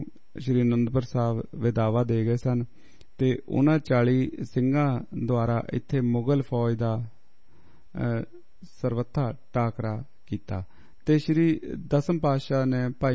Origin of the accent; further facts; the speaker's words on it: Punjab, India; ਅਸੀਂ ਦੁਆਬੇ ਦੇ ਰਹਿਣ ਵਾਲੇ ਹਾਂ ਤੇ ਸਾਨੂੰ ਇਧਰ ਹਰਿਆਲੀ ਥੋੜੀ ਜ਼ਿਆਦਾ